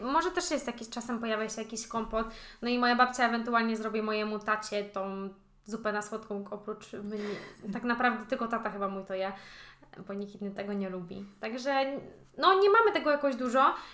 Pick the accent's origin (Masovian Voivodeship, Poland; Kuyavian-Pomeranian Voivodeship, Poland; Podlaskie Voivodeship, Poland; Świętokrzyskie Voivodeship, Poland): Kuyavian-Pomeranian Voivodeship, Poland; Ja jestem z Kujaw za to, więc to jest takie...